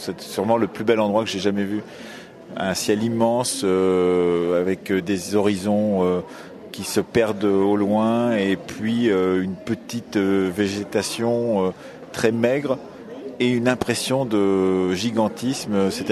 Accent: Nouvelle-Aquitaine, France; Du Poitou.

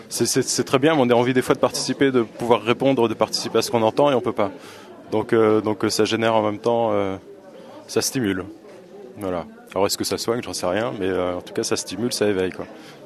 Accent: Le Mans, Pays de la Loire, France; now in Marseille, France; De Marseille, originaire du Mans.

